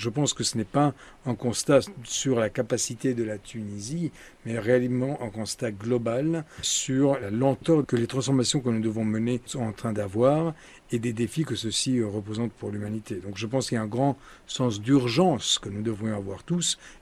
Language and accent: French; Spain; Moi-même, je suis espagnol, je me souviens comment peu d'années après cette transition démocratique